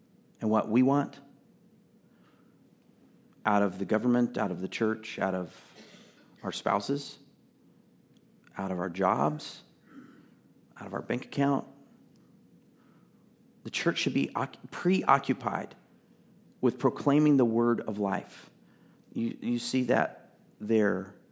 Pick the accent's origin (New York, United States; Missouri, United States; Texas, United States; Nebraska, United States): Texas, United States; So I grew up in Texas, and many times driving to Central Texas, or what we call Central Texas, is actually almost West Texas.